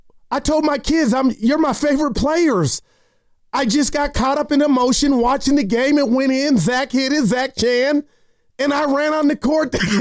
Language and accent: English; California, United States; I'm from the Bay.